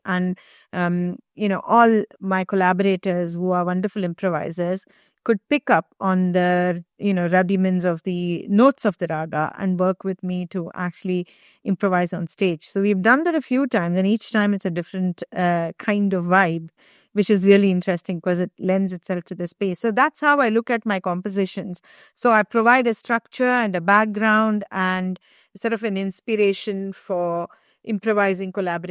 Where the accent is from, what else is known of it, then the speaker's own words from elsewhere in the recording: India; The journey starts with going back to my roots, my identity as an Indian musician who studied classical South Indian music, Carnatic music.